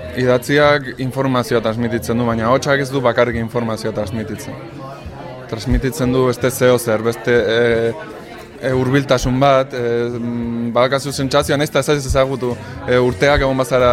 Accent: Irun, Basque Country, Spain; irundarra naiz, eta kazetaria berez

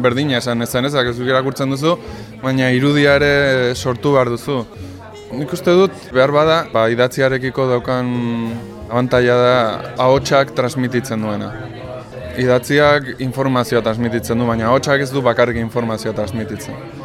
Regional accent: Irun, Basque Country, Spain; irundarra naiz

